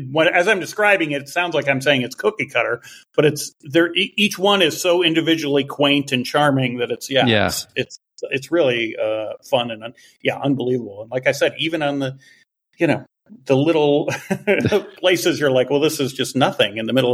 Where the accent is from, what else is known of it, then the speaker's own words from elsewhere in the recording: Chicago, Illinois, United States; You know, just growing up in Chicago, people are Midwesty.